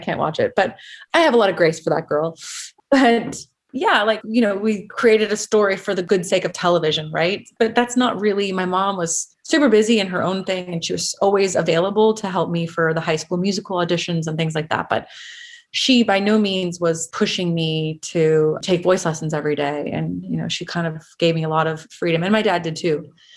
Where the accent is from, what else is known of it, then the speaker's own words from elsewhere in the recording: Los Angeles, California, United States; I grew up in San Fernando Valley, specifically Van Nuys.